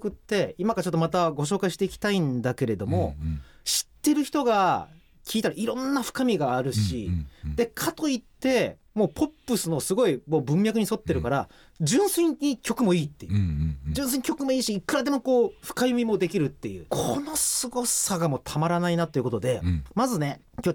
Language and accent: Japanese; Saga, Japan; 僕佐賀県出身なんですが、